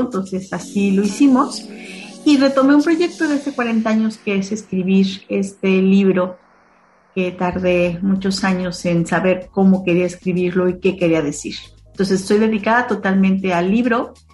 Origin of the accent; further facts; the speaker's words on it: Mexico City, Mexico; also born or lived in Chihuahua; now in Guadalajara, Mexico; yo nací en Chihuahua por azares de mi madre y del destino, y los primeros 6 años viví aquí en Guadalajara, y el resto de mi vida transcurrió en México.